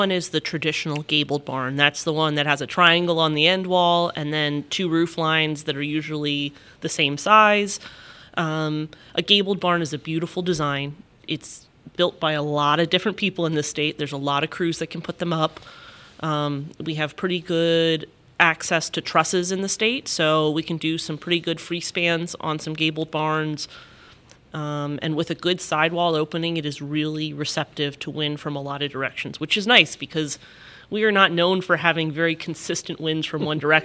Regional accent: Pennsylvania, United States; accent: Kentucky; now in Kentucky, United States; Originally from eastern Pennsylvania, degrees from Penn State here at Kentuck

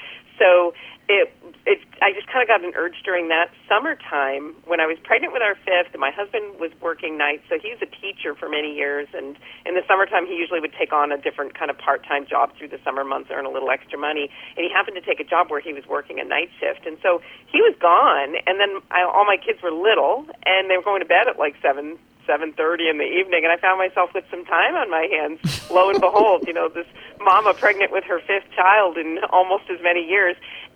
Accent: New Hampshire, United States; Yeah, so I'm from New Hampshire, and I'm based out of New Hampshire.

